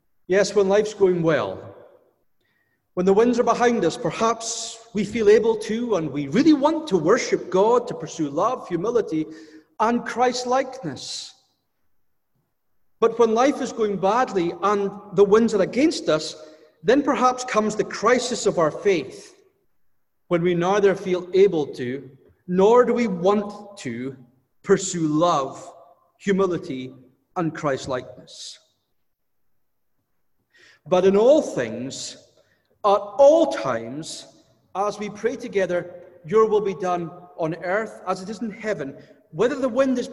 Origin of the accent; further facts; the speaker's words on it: Scotland, United Kingdom; We're sinners and we're Scottish, which means that all too often our attitude is both can't do and don't want to do.